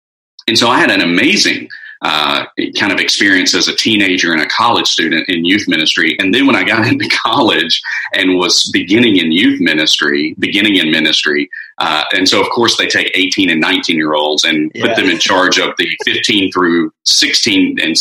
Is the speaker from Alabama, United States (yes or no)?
yes; Birmingham, Alabama, United States; So I grew up in the Deep South in Birmingham, Alabama. You would never know that from my Southern drawl